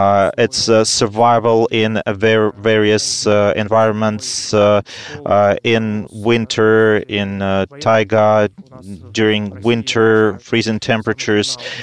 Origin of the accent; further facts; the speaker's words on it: Chelyabinsk, Chelyabinsk Oblast, Russia; English is a second language; I grew up in a big industrial city of Chelyabinsk. This is southern Ural Mountains. It's a large industrial city.